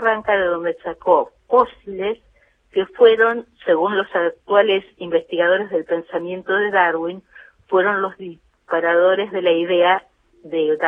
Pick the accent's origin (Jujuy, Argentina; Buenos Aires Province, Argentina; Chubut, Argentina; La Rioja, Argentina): Buenos Aires Province, Argentina; Bahía Blanca; Yo nací en Bahía Blanca, me crié, estudié en Bahía Blanca, y en Pehuenco mis padres tenían una casa de fin de semana.